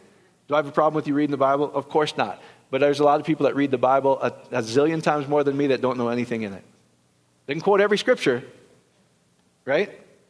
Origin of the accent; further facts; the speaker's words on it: Iowa, United States; Because I'm from Iowa, and I don't know what that word is.